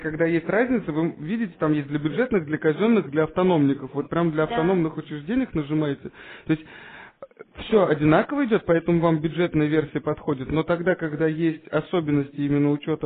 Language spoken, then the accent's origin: Russian; Moscow, Russia; они из Москвы, ну я и сам из Москвы